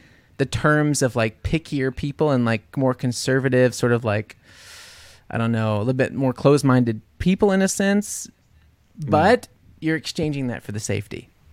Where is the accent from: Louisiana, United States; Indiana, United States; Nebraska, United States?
Louisiana, United States; New Orleans; now in Munich, Germany; New Orleans. I was very comfortable going to bed hearing gunshots.